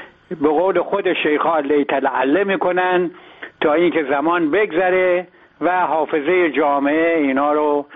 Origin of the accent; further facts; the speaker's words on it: Iran; من به عنوان یک ایرانی